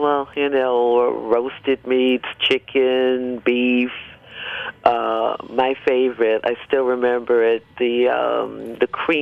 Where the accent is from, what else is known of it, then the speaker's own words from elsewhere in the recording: Harlem, New York, United States; When I grew up in Harlem, we're talking when I could hang out with friends and go to dinner. Harlem was inundated with restaurants.